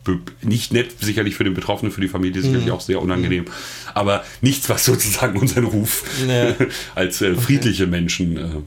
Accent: Mecklenburg-Vorpommern, Germany; Als Mecklenburger ist es natürlich, also wenn man nicht gerade aus Industrieregionen kommt, dann flasht einen das nicht so

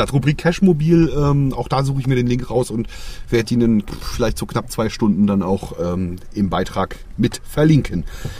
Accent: Schwerin, Mecklenburg-Vorpommern, Germany; so in Schwerin, wir haben ja keine Uni, ne?

